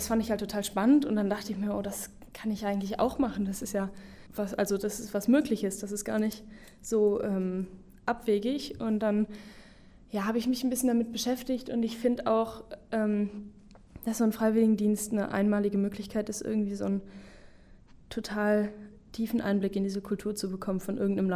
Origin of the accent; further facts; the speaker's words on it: Aachen, North Rhine-Westphalia, Germany; ich komme hier aus Aachen und ich gehe nach Benin